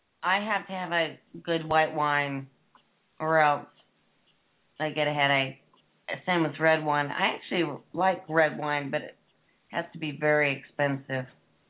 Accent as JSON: {"language": "English", "region": "Oregon", "country": "United States", "tie": "born or raised there", "said": "I grew up in the Oregon wine country where the Pinot Noirs are the best."}